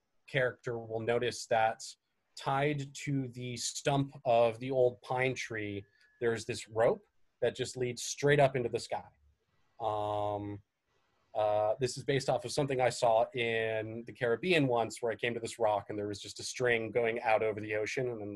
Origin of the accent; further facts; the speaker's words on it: Canada; It's kind of silly, but I am Canadian.